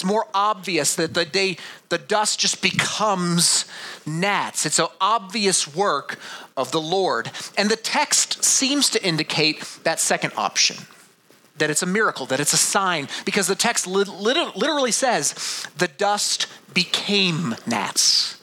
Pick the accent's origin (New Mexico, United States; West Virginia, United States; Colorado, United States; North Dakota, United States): Colorado, United States; now in Minnesota, United States; I thought, yeah, I'm from Colorado.